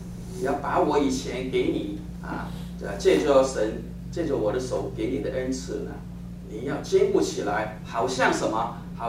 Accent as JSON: {"language": "Chinese", "country": "Hong Kong", "tie": "born or raised there", "said": "我记得我小的时候在香港，我们过年的时候呢就打这个火炉哈，打冰炉哈"}